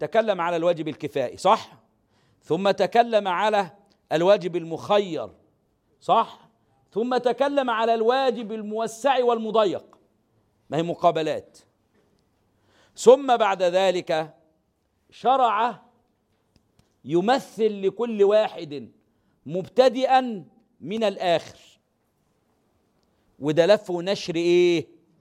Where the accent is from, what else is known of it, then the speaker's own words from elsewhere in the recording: Egypt; مش اللي بيتاكل عندنا في مصر في الأرياف